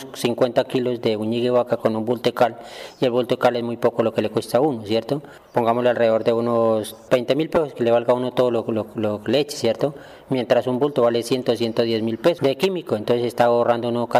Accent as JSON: {"language": "Spanish", "town": "Puerto Asís", "region": "Putumayo", "country": "Colombia", "said": "soy del municipio de Puerto Asís. Quisiera saber cuáles son los gastos innecesarios dentro de una finca."}